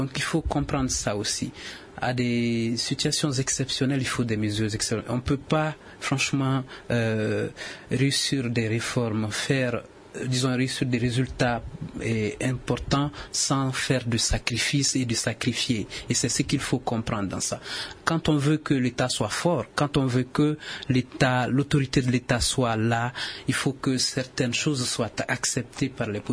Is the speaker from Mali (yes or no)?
yes; Mopti, Mali; je suis de Mopti